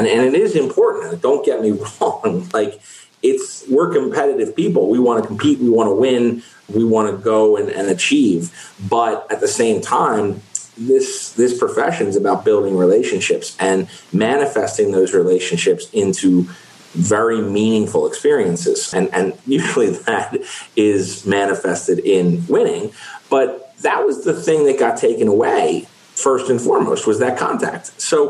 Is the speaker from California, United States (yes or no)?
no; Westchester, New York, United States; I mean, I grew up in Westchester, played most sports, didn't play football.